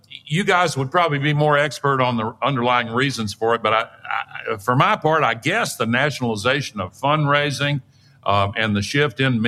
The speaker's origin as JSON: {"language": "English", "region": "Tennessee", "country": "United States", "said": "Howard Baker was one of the leaders in the Senate from my home state of Tennessee"}